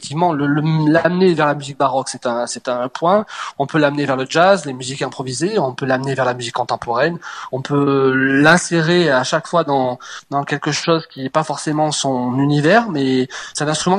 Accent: Clermont-Ferrand, Auvergne-Rhône-Alpes, France; now in Dijon, France; je suis bourguignon d'adoption depuis maintenant 5 ans. Mais je suis auvergnat à la base, je suis né en Auvergne et j'ai passé une grande partie de ma vie à Clermont-Ferrand.

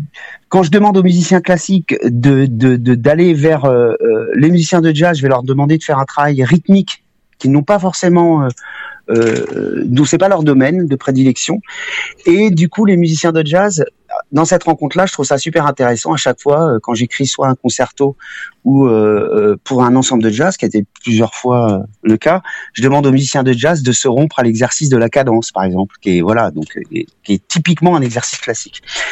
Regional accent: Normandy, France; Alors, je suis pas breton, je suis originaire de Normandie, et plus précisément des plages du débarquement, tout ça. Donc, j'ai toujours besoin d'être à proximité de l'eau et de la mer.

